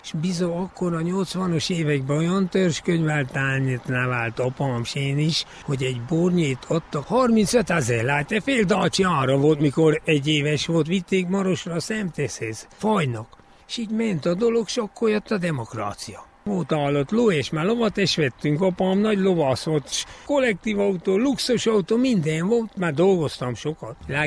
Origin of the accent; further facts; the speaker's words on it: Szentiván-Laborfalva, Covasna, Romania; 1949. júliusban születtem itt Szent Iván Laborfalban.